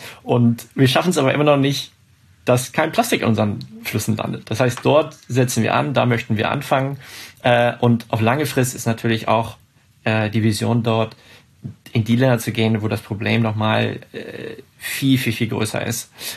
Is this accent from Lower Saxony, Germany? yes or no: yes; Hanover, Lower Saxony, Germany; Hannover, meine Heimatstadt